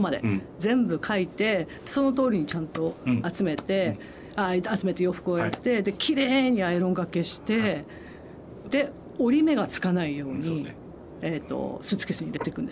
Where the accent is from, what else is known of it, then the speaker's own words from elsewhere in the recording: Yokohama, Kanagawa, Japan; そのすぐ近くに住んでたホテル、ニューグランドホテルって横浜の、はい、横浜育ちなんですけど